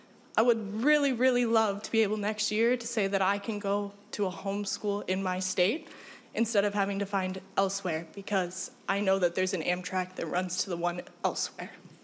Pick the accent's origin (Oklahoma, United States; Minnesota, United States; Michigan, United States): Minnesota, United States; Brooklyn Park; born there; I've been able to rely on this system since I was a kid. I was born in Brooklyn Park.